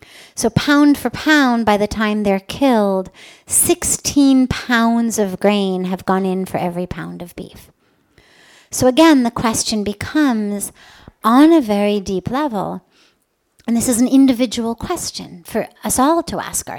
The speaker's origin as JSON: {"language": "English", "region": "California", "country": "United States", "moved": "yes", "lives_now": "Indiana, United States", "said": "I have been very blessed to be here now for 21 years. I'm originally from America, from California."}